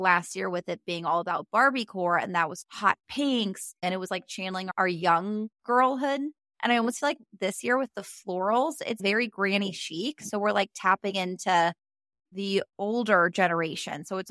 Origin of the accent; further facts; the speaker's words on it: Chicago, Illinois, United States; I'm a Chicagoan, as many of you know.